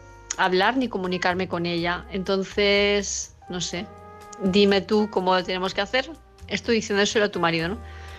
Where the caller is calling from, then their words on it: Palma de Mallorca, Balearic Islands, Spain; de Palma de Mallorca.